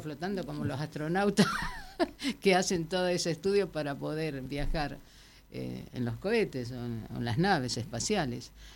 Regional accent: Resistencia, Chaco, Argentina; moved away as an adult; en el Chaco Resistencia, del cual yo soy nativa, que nací en Resistencia, viví hasta los 29 años ahí.

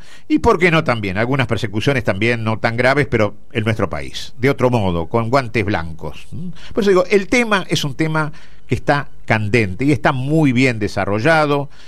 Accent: Argentina; un elenco que me llena de orgullo como argentino.

